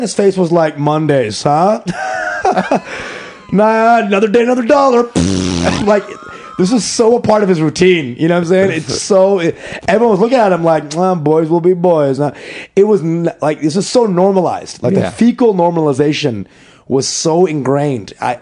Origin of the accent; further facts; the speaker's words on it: New York, United States; I'm like I'm from New York